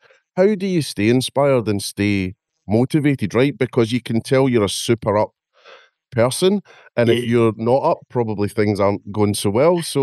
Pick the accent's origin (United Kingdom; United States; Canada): United Kingdom; I'm Scottish and Northern Irish